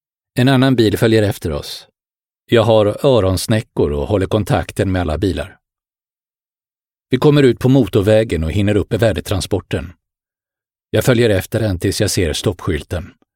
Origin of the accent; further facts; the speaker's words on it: Bro, Stockholm County, Sweden; also born or lived in Helsinki, Finland; Jag föddes i Helsingfors. Min pappa var företagare och vi bodde på Brändö. Efter pappas död flyttade jag med min mamma och storebror till Stockholms förorten Bro på min 6-årsdag. Där började jag i skolan i en finskspråkig klass. Jag var invandrare